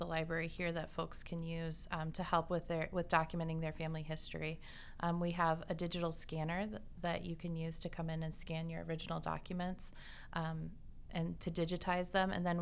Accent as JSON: {"language": "English", "region": "Indiana", "country": "United States", "said": "We're both from LaPorte County."}